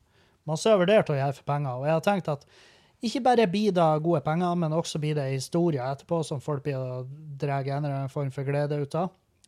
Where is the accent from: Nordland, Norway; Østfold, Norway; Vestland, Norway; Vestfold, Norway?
Nordland, Norway; Halsa; Halsa-revyen, der jeg kommer fra